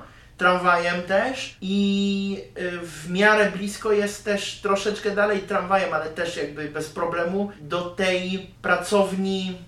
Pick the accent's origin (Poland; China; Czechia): Czechia; Prague; Polish is a second language; ja nie ukrywam, że jak zaczynałem studia u siebie w Pradze, w Czechach